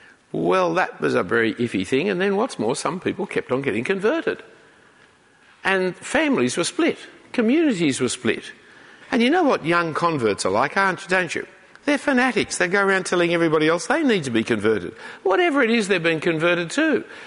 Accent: Sydney, New South Wales, Australia; I grew up in Sydney, I lived in Sydney

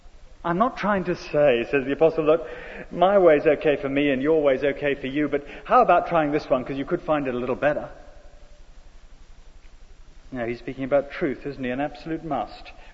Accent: United Kingdom; Well, we're British, we might do it rather more politely

